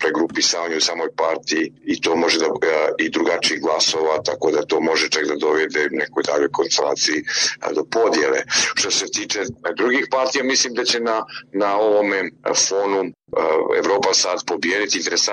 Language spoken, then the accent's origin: Serbian; Montenegro; prije svega na sjeveru Crne Gore, odakle sam ja